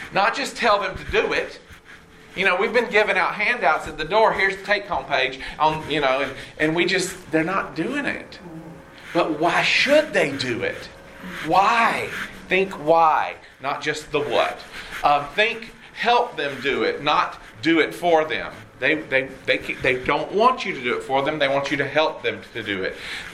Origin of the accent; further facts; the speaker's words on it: Red Oak, Georgia, United States; So I grew up in Red Oak, Georgia.